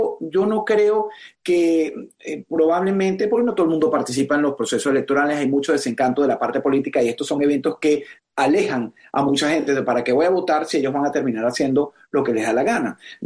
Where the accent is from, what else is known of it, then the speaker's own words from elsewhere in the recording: Venezuela; pero como ciudadano venezolano también